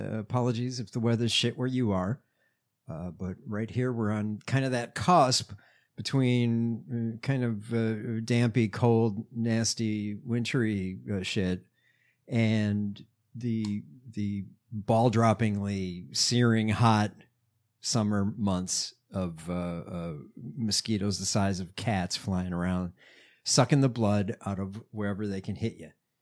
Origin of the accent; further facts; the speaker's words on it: Chicago, Illinois, United States; my home state, my hometown, actually, Chicago.